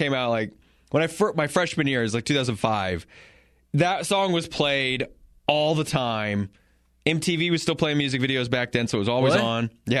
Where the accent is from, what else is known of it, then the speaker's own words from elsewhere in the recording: Colorado, United States; growing up in Eastern Colorado, we didn't have a Blockbuster.